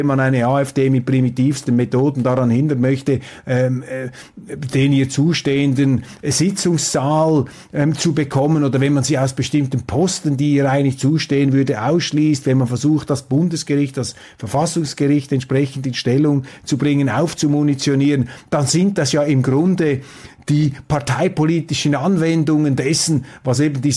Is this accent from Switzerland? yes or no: yes; Switzerland; Und die ARD, man fragt sich als Schweizer, warum haben die das eigentlich laufen lassen?